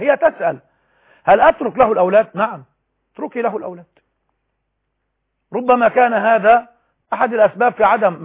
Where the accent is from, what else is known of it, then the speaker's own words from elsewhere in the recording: Egypt; بنهرج بالمعنى العام عندنا في مصر